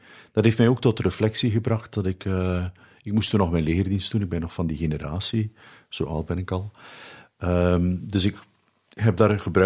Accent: Menen, West Flanders, Belgium; Nee. Ik ben een West-Vlaming. Ik ben geboren in Menen, maar mijn ouders wonen in Dadenzelen.

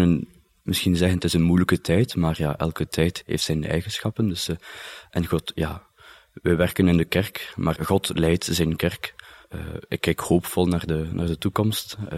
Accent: Flanders, Belgium; Ik ben in mijn eerste jaar theologie en ik kom uit de streek van Yper.

